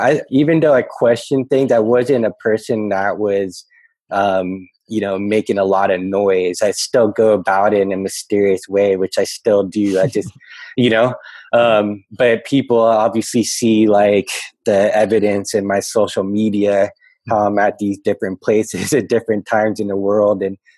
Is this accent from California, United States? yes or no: yes; San Francisco, California, United States; So I was formulating all these different domains growing up in San Francisco.